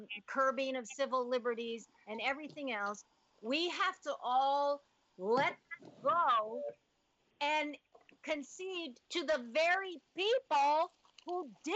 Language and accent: English; Haiti; because I'm from Haiti